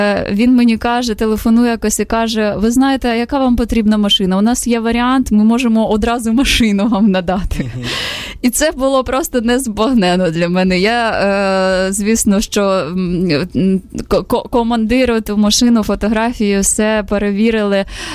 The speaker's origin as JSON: {"language": "Ukrainian", "town": "Zaporizhzhia", "region": "Zaporizhzhia Oblast", "country": "Ukraine", "tie": "born there", "said": "Запоріжжя, це моє рідне місто, де я народилася"}